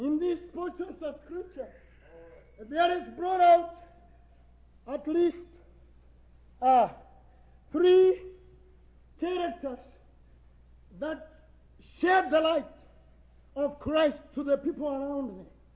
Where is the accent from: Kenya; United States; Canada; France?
Kenya; okay? Amen. And I come from Kenya. That is in East Africa. I'll be headed home here shortly.